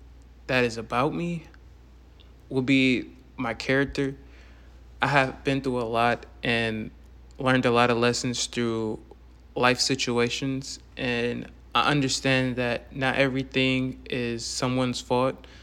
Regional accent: Milwaukee, Wisconsin, United States; moved away as an adult; I was born in Milwaukee, Wisconsin. And I stayed in Milwaukee for about 18 years. Went to high school at Milwaukee Lutheran

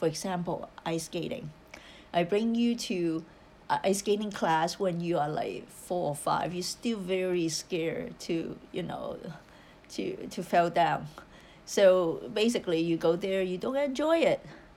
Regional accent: Hong Kong; So I grew up in Hong Kong, which is a Chinese society.

